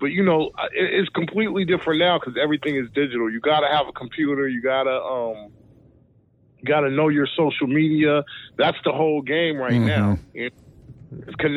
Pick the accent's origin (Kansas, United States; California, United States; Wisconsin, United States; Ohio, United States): California, United States; Pacoima; also born or lived in Sacramento / Davis; I am originally from the San Fernando Valley, Pacoima, California. I lived in I went to high school in Sacramento.